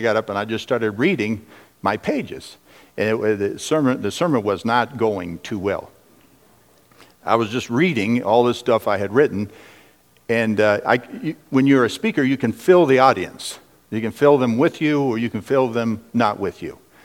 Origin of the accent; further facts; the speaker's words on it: Riverdale, California, United States; At the age of 16, I went from my hometown in Riverdale, California to Mexico on a missions trip.